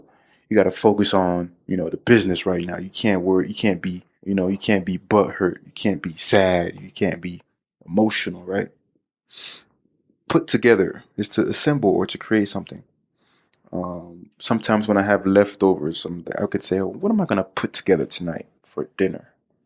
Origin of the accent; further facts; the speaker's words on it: Florida, United States; Well, actually, I'm from Florida.